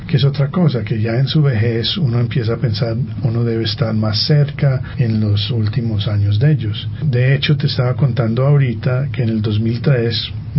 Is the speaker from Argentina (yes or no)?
no; Antioquia, Colombia; siendo tan enamorados como somos de nuestra identidad como paisas